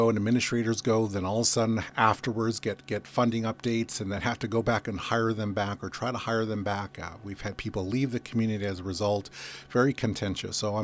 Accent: Metlakatla, Alaska, United States; now in Ketchikan, United States; You know, I was raised in Metlakatla. My family, brothers and sisters, nieces and nephews are all in Metlakatla. I live in Ketchikan.

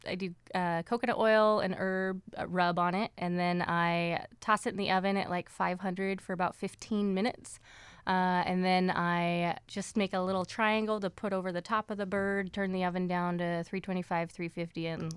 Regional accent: Bellingham, Washington, United States; now in Wrangell, United States; Bellingham, Washington.

